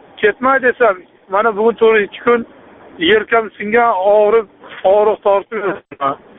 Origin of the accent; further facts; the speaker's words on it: Namangan, Namangan Region, Uzbekistan; now in Saint Petersburg, Russia; Men o'zim aslida Namangandanman. Namanganning o'zidan, sentridan. Men bu yerga Leningradga kelib